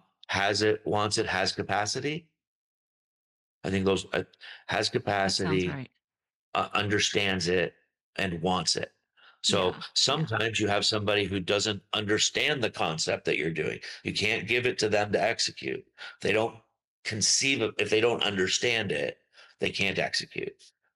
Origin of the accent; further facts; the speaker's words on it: Canada; And, you know, growing up in Canada, Canada's a multicultural mosaic.